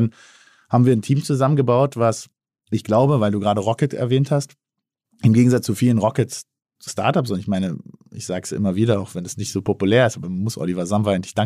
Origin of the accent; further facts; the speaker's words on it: Berlin, Germany; born there; als gebürtiger Berliner